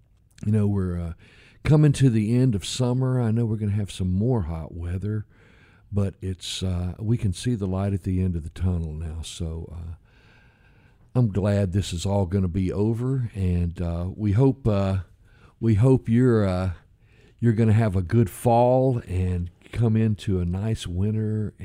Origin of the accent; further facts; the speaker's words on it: Rolling Fork, Mississippi, United States; And I want to play a song from one of the great blues players from Mississippi, and he was born in my hometown of Rolling Fork.